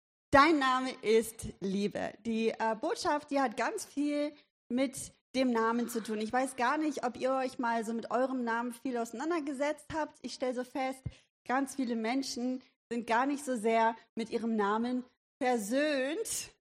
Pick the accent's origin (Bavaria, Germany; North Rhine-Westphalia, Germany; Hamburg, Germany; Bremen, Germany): North Rhine-Westphalia, Germany; Wuppertal; Ich komme eigentlich aus Wuppertal, die beste Stadt der Welt.